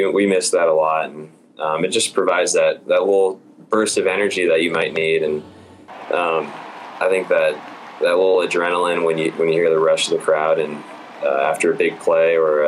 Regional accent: San Diego, California, United States; Yeah, I mean, growing up in San Diego, I watched the Padres.

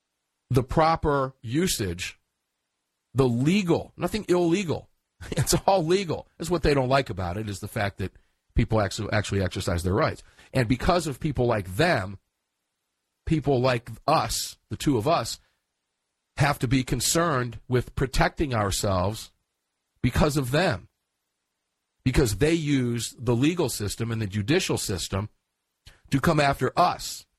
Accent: Tampa, Florida, United States; since I was at GRPC down in Tampa, my hometown

